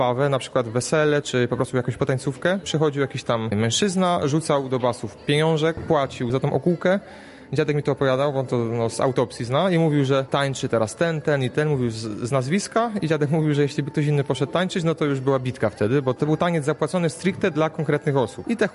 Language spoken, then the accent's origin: Polish; Brzostek, Subcarpathian Voivodeship, Poland; Przyjechaliśmy z Podkarpacia z Brzostku, to jest powiat dębicki, czyli jest to styk pogórza strzyżowskiego i ciężkowickiego.